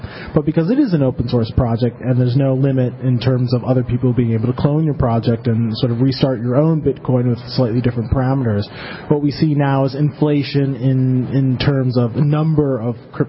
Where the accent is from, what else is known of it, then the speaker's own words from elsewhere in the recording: Buffalo, New York, United States; moved away as an adult; now in Czech Republic; Well, I'm originally from the States, upstate New York, Buffalo, but I've been based in the Czech Republic for about 13, 14 years now.